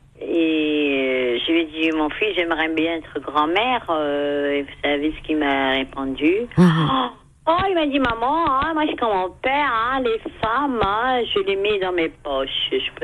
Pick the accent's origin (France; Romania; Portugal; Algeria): Algeria; je lui dis je suis algérienne